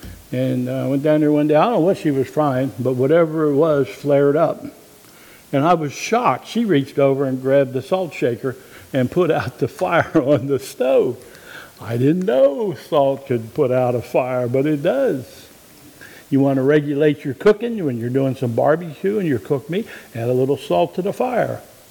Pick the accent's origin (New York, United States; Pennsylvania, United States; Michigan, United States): Pennsylvania, United States; Now, I grew up in Pennsylvania